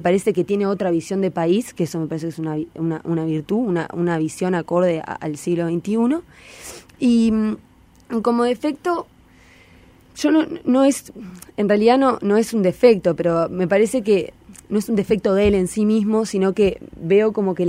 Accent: Uruguay; cuando somos todos uruguayos y acá todos queremos que al país le vaya bien

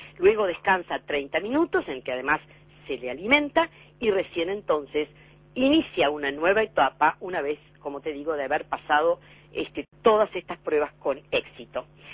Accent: Uruguay; más allá del orgullo como uruguaya

